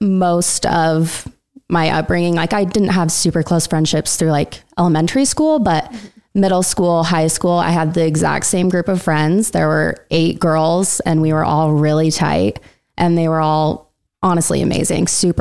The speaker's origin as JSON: {"language": "English", "town": "Logan", "region": "Utah", "country": "United States", "tie": "born or raised there", "said": "I'm originally from Logan and was born and raised there."}